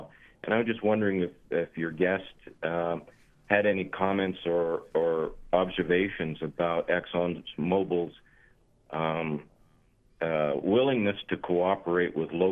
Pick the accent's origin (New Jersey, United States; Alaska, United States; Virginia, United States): Alaska, United States; Tanacross; I'm originally from Tanacross, and I represent four village corporations on the Alaska Highway at the eastern border with Canada.